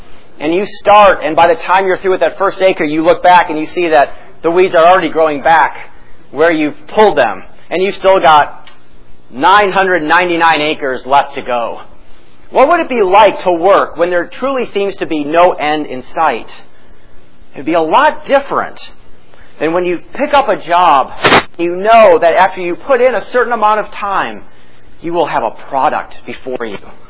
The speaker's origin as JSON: {"language": "English", "region": "Illinois", "country": "United States", "said": "I'm from Illinois, so the heartland is, you know, I'm not a total stranger to the heartland."}